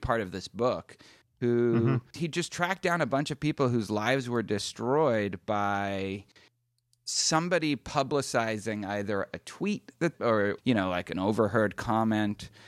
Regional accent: Boston, Massachusetts, United States; and also I'm from Boston

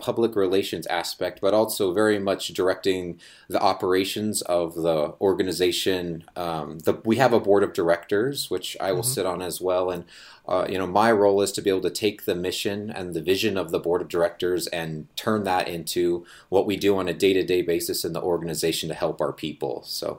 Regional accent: Orem, Utah, United States; I grew up mostly in Orem, Utah

